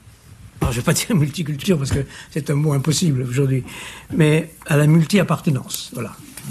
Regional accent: France; first language French

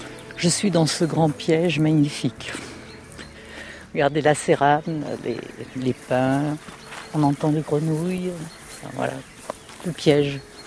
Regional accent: Paris, Île-de-France, France; born there; je suis née à Paris, j'y ai vécu très longtemps

